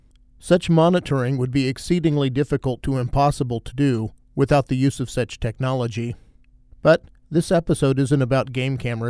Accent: Kansas, United States; mountain lions are something both Alaska and my home state of Kansas have in common

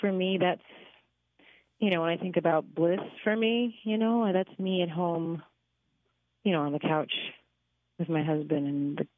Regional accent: Fresno, California, United States; In my hometown of Fresno, California. And that was the beginning of the journey for me.

